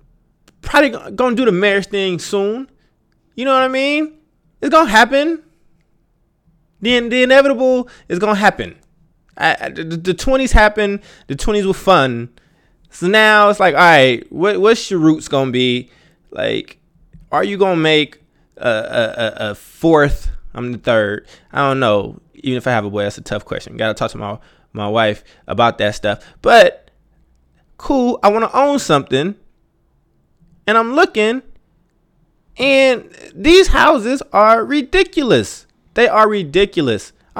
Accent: Chicago, Illinois, United States; born there; my family is in Chicago. I was born in Chicago.

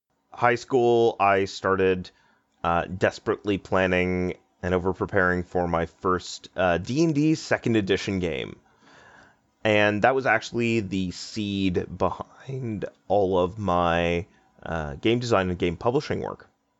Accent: Victoria, British Columbia, Canada; born there; also born or lived in Ottawa; but I'm Acadian. So I was born in the Maritimes of Canada. My family came from there, but I was actually born on the other side in Victoria.

